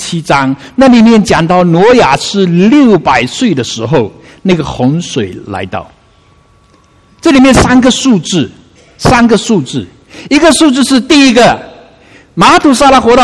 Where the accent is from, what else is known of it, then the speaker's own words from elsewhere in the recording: China; 我们中国人太多太多的瑕疵在里面